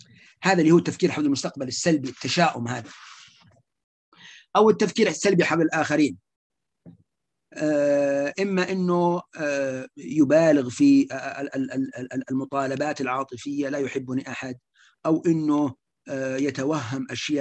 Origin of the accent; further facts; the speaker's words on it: Saudi Arabia; ومثلا عندنا في السعودية نحن تقريبا 4% اللي هو الاكتئاب